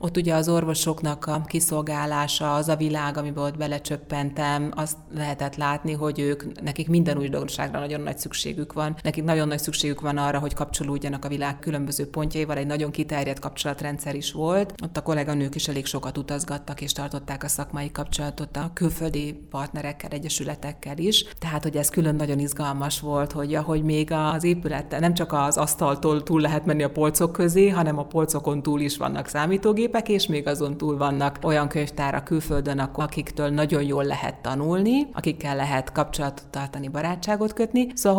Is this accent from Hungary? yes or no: yes; Fehérgyarmat, Szabolcs-Szatmár-Bereg, Hungary; ott a környékén, Fehérgyarmaton jártam iskolába, és ott a környéken nőttem föl.